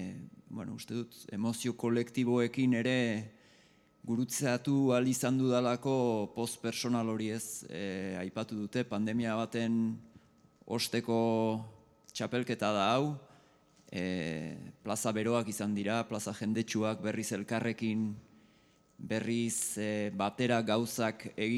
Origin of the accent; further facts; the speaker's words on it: Irun, Basque Country, Spain; also born or lived in Bayonne; Hasi nuen Irunen nire haurtzaroan hainbeste ordu pasanituen aiton amonen etxetik ikusten zen